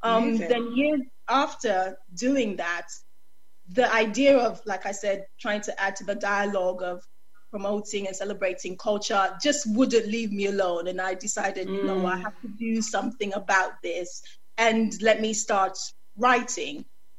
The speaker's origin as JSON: {"language": "English", "country": "Nigeria", "said": "I'm Nigerian, I'm Igbo."}